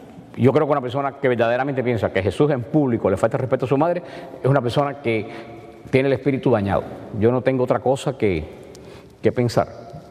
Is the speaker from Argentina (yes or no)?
no; Cuba; en mi pueblo en Cuba